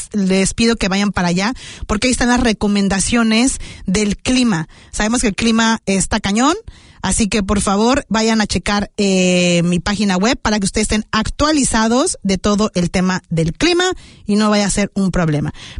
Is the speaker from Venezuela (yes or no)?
no; Mexico City, Mexico; El poder ver ese cambio de colores en la Ciudad de México, de donde yo soy